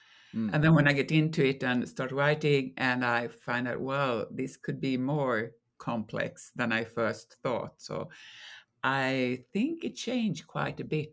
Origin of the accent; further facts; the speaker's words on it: Malmö, Skåne, Sweden; now in Stockholm, Sweden; I mean, I'm from everywhere in Sweden. I was born in Malmö, as you say, but I live in Stockholm now, and I have my country house in this part that I write about in the north, and my mother is from even further up north